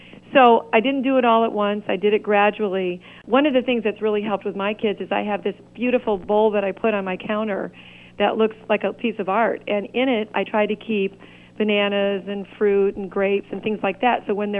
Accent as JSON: {"language": "English", "region": "the North", "country": "United States", "said": "I don't know if you, and I'm from the North, we say pop in the North, but so for all those Northerners listen, it's pop."}